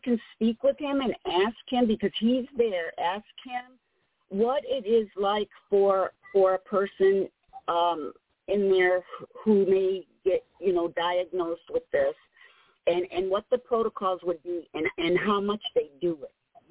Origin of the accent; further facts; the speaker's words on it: United States; I don't mean to be rude or nothing, but I'm a cultural person. I'm Native American.